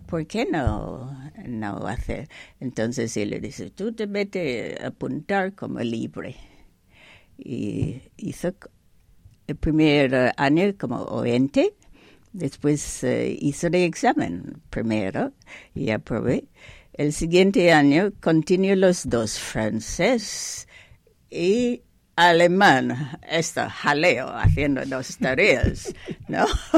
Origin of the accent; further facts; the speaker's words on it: Jamaica; first language English; Spanish is a second language; also born or lived in London / New York; now in Pamplona, Spain; Soy de Jamaica. Uh-huh. Hablamos inglés, pero previamente he viajado por todo. He vivido en Londres, en New York. Vine de New York aquí, a Pamplona en 80.